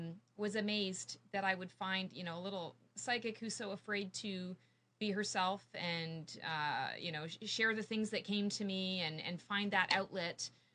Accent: Canada; now in Morrisville, United States; I am a Canadian. I'm a crazy Canuck. And I moved here 3 years ago, a little over 3 years ago.

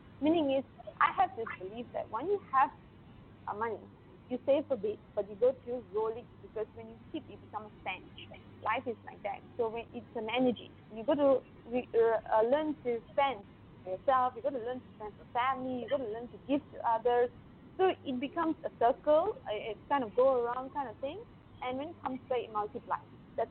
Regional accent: Malaysia; And I said, look, you're in UK and I'm Malaysian.

